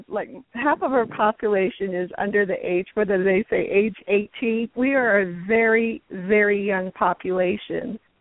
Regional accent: United States; I grew up on the Navajo Nation and was schooled there.

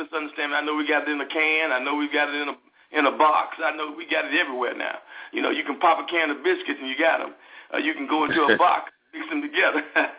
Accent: Memphis, Tennessee, United States; I'm from Memphis, Tennessee.

